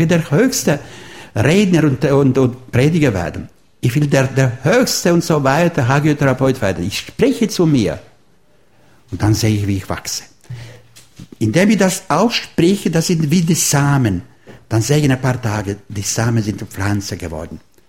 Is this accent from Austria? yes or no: no; Croatia; German is a second language; now in Germany; Ich weiß ja, in Deutschland muss man alles leisten. Leisten, leisten. Bei uns in Kroatien glauben. Wir haben auch Krieg gewonnen, nur durch den Glauben.